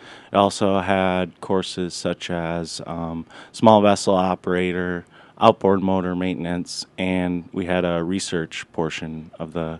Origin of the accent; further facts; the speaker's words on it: Wisconsin, United States; I'm from Wisconsin. I go to school at University of Wisconsin-Stout, and I was able to come out here to Alaska, which is awesome.